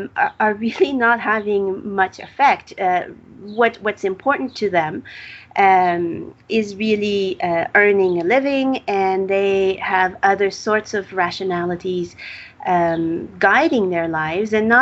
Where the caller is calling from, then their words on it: Mexico City, Mexico; So I'm speaking here from Mexico City